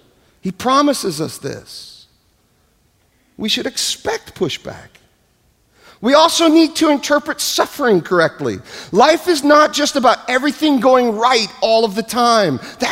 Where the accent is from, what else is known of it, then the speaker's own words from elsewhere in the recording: New York City, New York, United States; You know, I grew up in New York City going to all kinds of places to watch live music